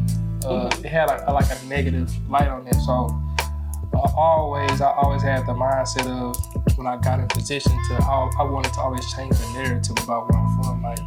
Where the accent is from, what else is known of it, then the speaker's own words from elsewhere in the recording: St. Louis, Missouri, United States; Born and raised in St. Louis, Missouri. But the specific location I'm from is Castle Point, Missouri